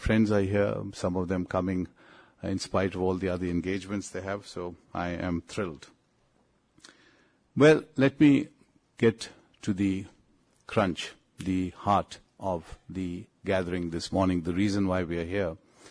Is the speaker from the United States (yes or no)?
no; Pakistan; I said, look, I'm from Pakistan. This is a luxury hotel.